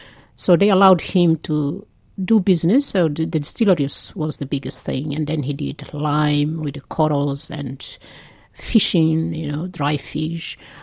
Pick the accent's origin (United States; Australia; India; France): Australia; You know, I'm Australian, I'm okay.